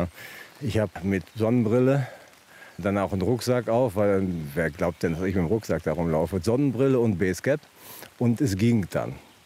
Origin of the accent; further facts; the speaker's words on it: Erlinghausen, North Rhine-Westphalia, Germany; Marsberg, das ist die Stadt, wo Erlinghausen, mein Geburtsort, dazugehört, ist genau 200 Meter unterhalb von Erlinghausen gelegen.